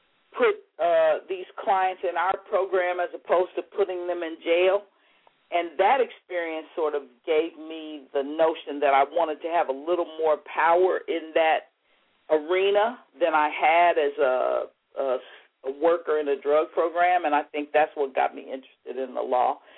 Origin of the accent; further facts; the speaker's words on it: Kansas City, Missouri, United States; No. Actually, I'm originally from Kansas City.